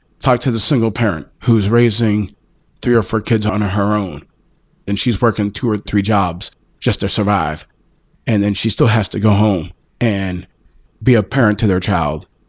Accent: Penn Hills, Pennsylvania, United States; born or raised there

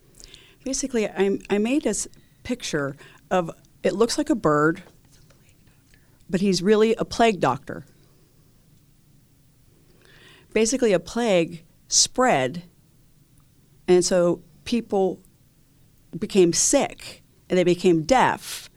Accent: Butler, Pennsylvania, United States; Hello, I'm 13 years old. I'm from Butler, Pennsylvania.

